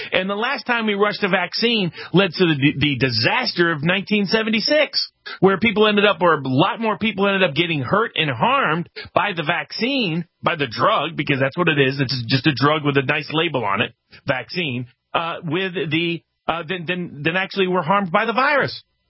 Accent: Chattanooga, Tennessee, United States; I mean, my hometown in Chattanooga, a nurse took it and fainted a little bit long there

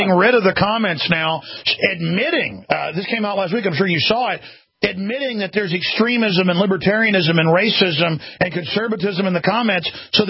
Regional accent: Dallas, Texas, United States; You know, I grew up in Dallas, Texas, and I'm, you know, a white guy

